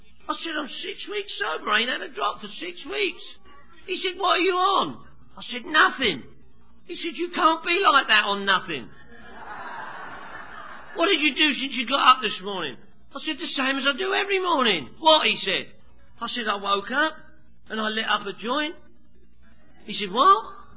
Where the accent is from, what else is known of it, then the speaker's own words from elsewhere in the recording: Phoenix, Arizona, United States; from Phoenix.